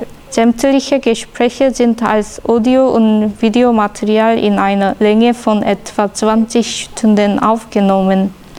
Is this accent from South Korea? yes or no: yes; South Korea; Ich komme aus Südkorea.